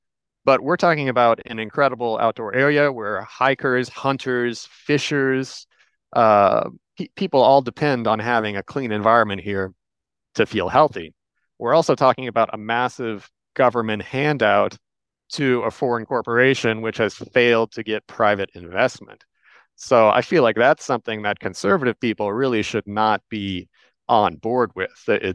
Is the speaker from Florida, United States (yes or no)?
no; Kansas City, Kansas, United States; now in Upper Peninsula, United States; Well, I'm a great example of somebody who moved to the Upper Peninsula from out of state because I grew up in Kansas City, Kansas, which is, you know, there's very nice people here, but it's concrete and cornfield country.